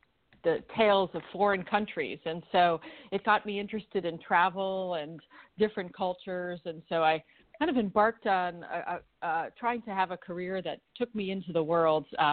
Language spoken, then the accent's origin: English; Lexington, Massachusetts, United States; I grew up in Lexington, which is a town right outside of Boston. So I've kind of come full circle in coming back to Harvard.